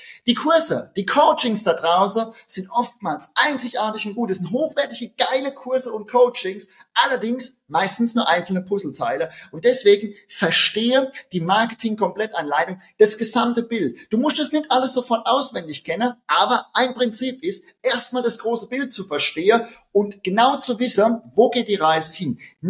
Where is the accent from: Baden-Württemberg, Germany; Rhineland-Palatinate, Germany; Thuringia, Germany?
Rhineland-Palatinate, Germany; accent: Palatine; Wie du unschwer an meinem Dialekt hörst, bin ich Pfälzer und das ist auch gut so.